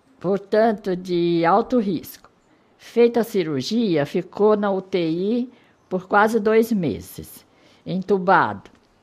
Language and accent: Portuguese; Piauí, Brazil; Aí viajei imediatamente para o estado do Piauí, que é de onde eu sou, né?